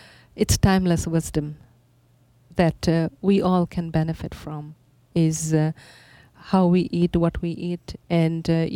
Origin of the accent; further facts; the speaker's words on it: Fiji; growing up in Fiji Islands, we did not have a refrigerator in our house